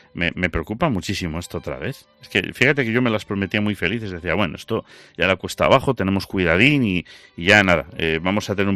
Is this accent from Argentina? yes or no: no; Spain; como los españoles somos genial... A mí me parece que somos un país y un pueblo genial.